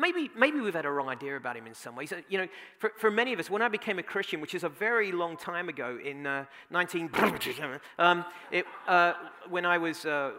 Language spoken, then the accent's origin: English; Bronx, New York, United States; Also, a number of people have commented on my accent. If I speak too fast for you, I'm so sorry. I am a native New Yorker from the Bronx, as you can tell, and it gets a little tough at times.